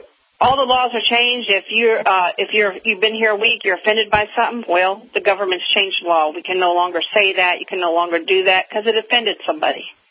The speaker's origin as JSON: {"language": "English", "region": "Minnesota", "country": "United States", "tie": "born or raised there", "said": "Born and raised in Minnesota. It's a little bit too cold for me."}